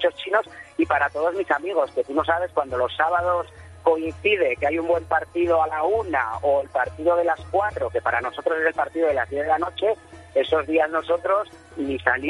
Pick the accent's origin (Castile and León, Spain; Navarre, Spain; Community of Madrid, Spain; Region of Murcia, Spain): Navarre, Spain; Tudela; Soy de Navarra, de la Ribera de Navarra. Soy de Tudela y, bueno, mi familia es de un pueblito al lado de Tudela, toda mi familia de Murchant, un pueblito tremendo.